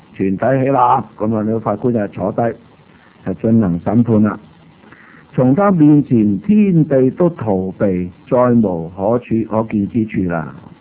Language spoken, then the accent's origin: Cantonese; China; 我哋中国人古代拜天咧，呢个天代表神咧，系好合理嘅。